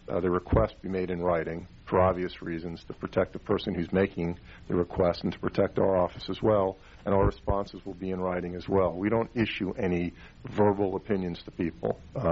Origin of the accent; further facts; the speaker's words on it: Miami, Florida, United States; How I got the position is I'm from Miami and went to school in all these Florida schools.